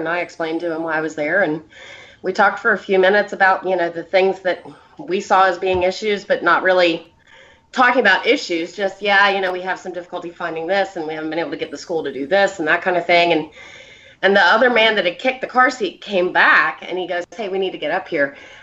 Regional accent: Virginia, United States; So I grew up in it in Virginia here.

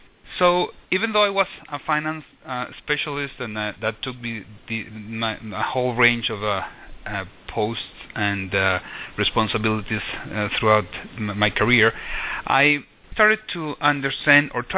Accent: Venezuela; also born or lived in United States; Well, I'm from Venezuela, and except for a short period of time when I studied in the U.S., I've always lived here. And it's been very interesting because, you know, being in Latin America

